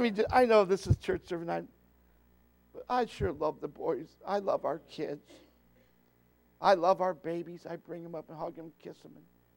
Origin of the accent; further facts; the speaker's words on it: United States; I love America. I'm all American.